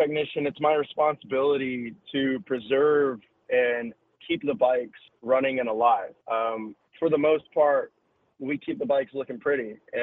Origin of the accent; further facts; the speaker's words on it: Red Oak, Texas, United States; now in Alabama, United States; So I was born and raised in Red Oak, Texas, just south of Dallas.